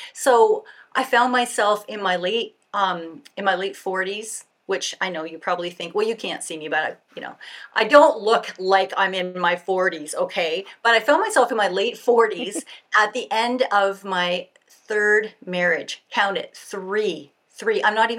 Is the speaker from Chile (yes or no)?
no; Canada; Well, I mean, I'm Canadian